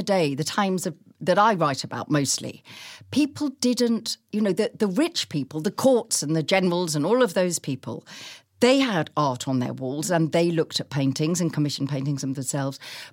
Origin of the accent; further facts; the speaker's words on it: Chichester, South East England, United Kingdom; You know, I live in my hometown of Chichester.